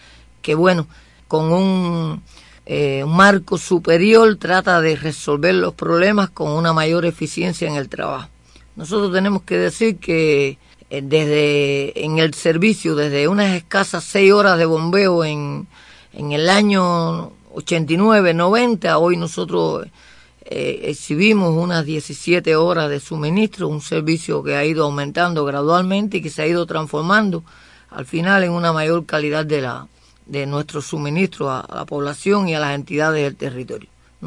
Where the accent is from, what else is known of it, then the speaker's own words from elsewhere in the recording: Villa Clara, Cuba; Llevamos alrededor de 20 años acá en este municipio, municipio el cual nos ha acogido. Nosotros somos natural de Villa Clara, una provincia también con bastante apego a la Ciénaga Zapata.